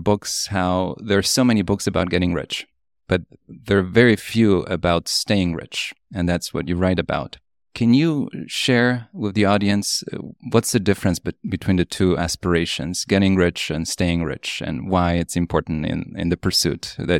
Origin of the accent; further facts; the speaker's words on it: Poland; I grew up in Cold War Poland, and there was no free market economy and everything was owned by the government.